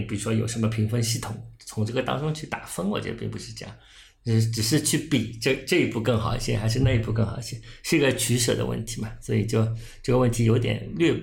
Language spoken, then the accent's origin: Chinese; Shanghai, China; 我们作为一个上海人今天不可能避免这个话题